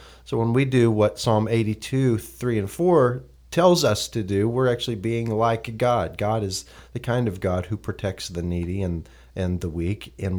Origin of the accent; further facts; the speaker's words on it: Texas, United States; I'll also share that I was raised in Texas